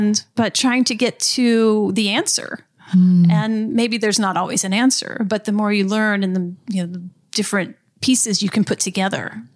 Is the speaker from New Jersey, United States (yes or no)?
no; Harrisonburg, Virginia, United States; I grew up in Harrisonburg and I now live in Rockingham. My family's been here for several generations.